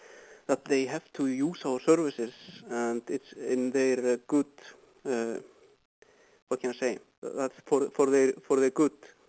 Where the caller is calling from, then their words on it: Iceland; English is a second language; I'm calling from Iceland.